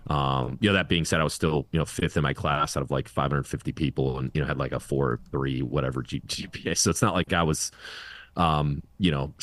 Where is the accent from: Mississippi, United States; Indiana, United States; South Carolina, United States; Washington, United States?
Indiana, United States; Valparaiso; now in Virginia Beach, United States; I grew up in Northwest Indiana, a town called Valpo.